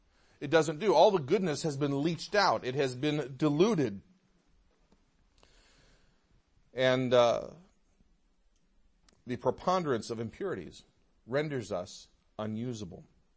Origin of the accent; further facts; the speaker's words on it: Detroit, Michigan, United States; I grew up in the Metro Detroit area.